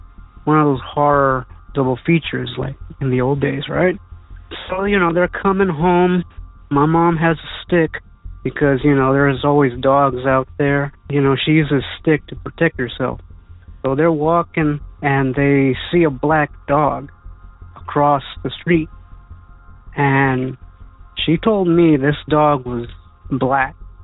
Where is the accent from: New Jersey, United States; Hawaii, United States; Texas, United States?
Texas, United States; San Benito; I'm from San Benito, Texas.